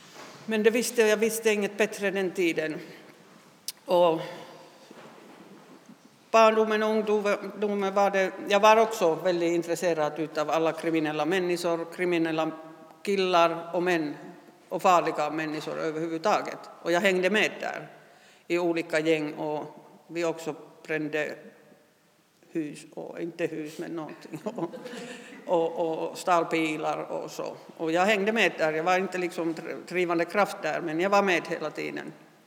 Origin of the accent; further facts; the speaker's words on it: Rovaniemi, Lapland, Finland; Jag är född och uppvuxen uppe i Rovaniemi i norra Finland med mamma, pappa och två barn. Vi var två döttrar och jag och min syster som sitter här.